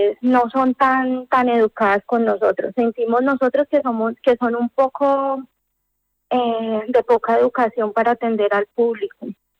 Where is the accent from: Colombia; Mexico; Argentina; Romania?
Colombia; now in Seville, Spain; soy de Colombia, llevo un año aquí en Sevilla. Estoy con mi esposo y mi hija.